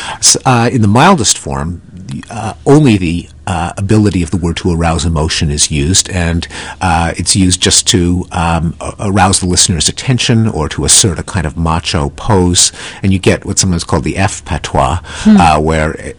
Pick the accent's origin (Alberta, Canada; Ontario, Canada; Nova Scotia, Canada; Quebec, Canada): Quebec, Canada; Where I grew up in Quebec, in Quebecois French, what you say when you stub your toe or when someone steals your parking space